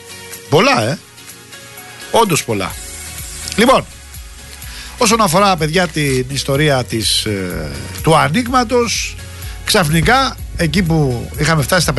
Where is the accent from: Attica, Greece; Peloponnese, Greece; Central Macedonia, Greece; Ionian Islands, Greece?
Attica, Greece; Rafina; 13 βαθμούς στη Ραφίνα, εκεί στη πατρίδα μου.